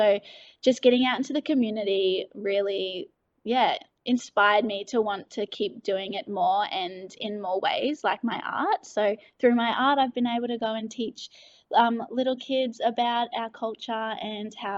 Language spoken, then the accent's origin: English; Rockhampton, Queensland, Australia; I'm a Mandandangie Noonuccal woman, and I was born and raised in Rockhampton, Queensland.